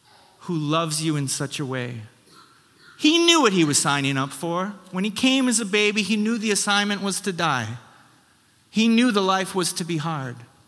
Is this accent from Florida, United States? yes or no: no; Wisconsin, United States; moved away; I tell people, I came here from Wisconsin. I told you, came here from Wisconsin 5.5 years ago from the United States.